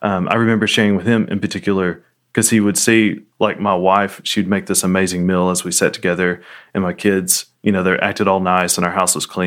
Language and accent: English; United States; this different culture, as an American